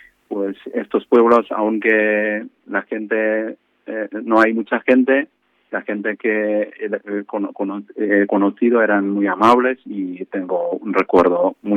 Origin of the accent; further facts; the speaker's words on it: Kerala, India; Spanish is a second language; moved away as an adult; now in Burgos, Spain; yo soy un sacerdote de la India, de un estado de la India, se llama Kerala, un estado al suroeste de la India.